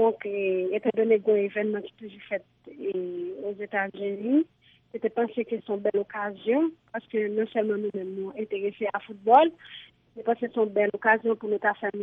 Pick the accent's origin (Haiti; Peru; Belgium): Haiti; je suis haïtien